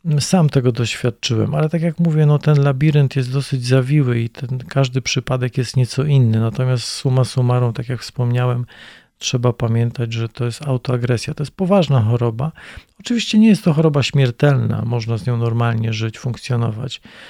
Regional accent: Gdynia, Pomeranian Voivodeship, Poland; born there; also born or lived in Bavaria, Germany; now in Bielsko-Biała, Poland; Chociaż jestem, można powiedzieć, Kaszubem, bo urodziłem się w Gdyni i mieszkam w Bielsku-Białej. Pomieszkiwałem trochę w Bawarii, w Alpach. Wróciliśmy z żoną, z dziećmi do Polski, w góry, Żywiecczyzna

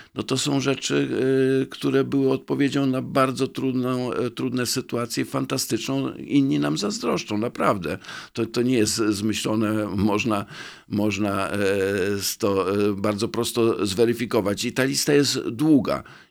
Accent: Świdnica, Lower Silesian Voivodeship, Poland; Z sympatią i troską patrzę na moje rodzinne miasto, także na pewno tutaj będę chciał być aktywny, jeśli chodzi o przyszłość Świdnicy.

